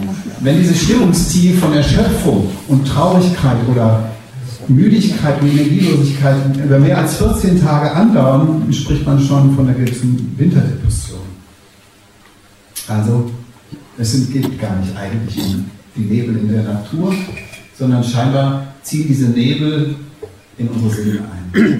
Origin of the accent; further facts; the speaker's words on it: Salzgitter, Lower Saxony, Germany; Ich komme aus einer Bergbaufamilie aus Salzgitter.